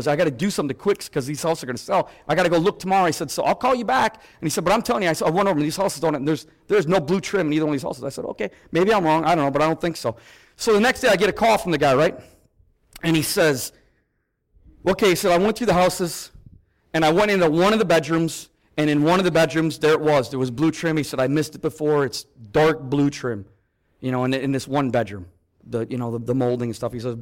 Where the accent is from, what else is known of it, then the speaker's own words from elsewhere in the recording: Midwest, United States; I'm from the Midwest, and you guys might think I sound funny